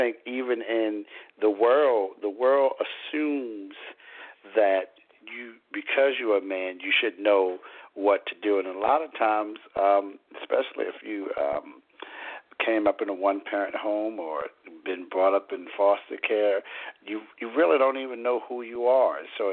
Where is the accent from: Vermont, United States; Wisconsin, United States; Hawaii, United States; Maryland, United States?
Maryland, United States; Pasadena; I was born and raised in Pasadena, Maryland, with a loving family.